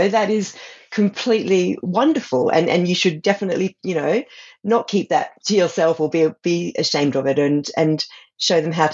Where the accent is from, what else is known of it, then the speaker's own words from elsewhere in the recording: Australia; And it was so different for me as an Aussie, coming from an ancient land where relatively new and alien cities have just been plonked on the top